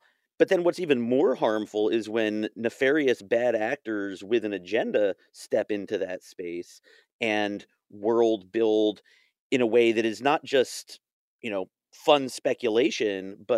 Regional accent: United States; as an American, it's not something that really resonates with me.

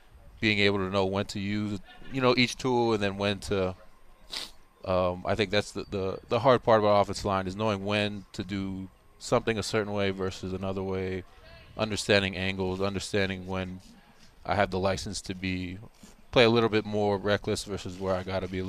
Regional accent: Hawaii, United States; Yeah, growing up in Hawaii, my grandma did all that for me and my older brother especially

